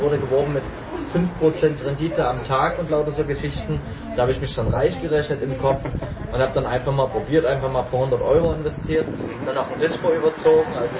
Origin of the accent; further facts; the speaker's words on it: Saxony, Germany; ich will erst zurück in die Heimat, nach Sachsen. Ich komme ursprünglich aus Sachsen.